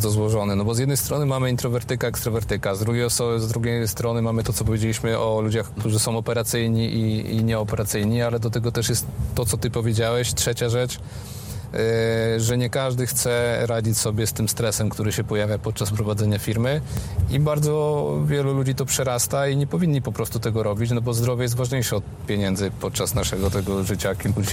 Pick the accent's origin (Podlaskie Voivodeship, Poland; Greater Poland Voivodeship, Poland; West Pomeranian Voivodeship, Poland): West Pomeranian Voivodeship, Poland; Szczecinek; Ja jestem ze Szczecinka, 40-tysięczne miasto, i całe życie moim największym marzeniem było to, żeby z tego miasta wyjechać